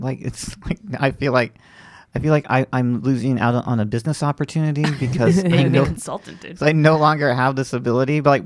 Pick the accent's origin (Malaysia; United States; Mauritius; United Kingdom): United States; Florida; this is actually a big one because I grew up in Florida